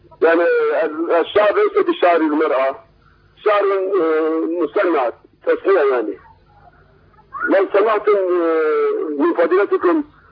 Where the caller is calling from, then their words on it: Turkey; يا أخي أنا أتصل من تركيا